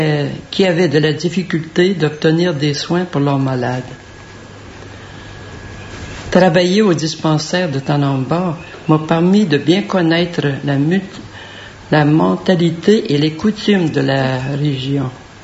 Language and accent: French; Saint-Jean-Chrysostome, Quebec, Canada; born there; Je suis née à Saint-Jean-Chrysostome … cultivateur dans une petite paroisse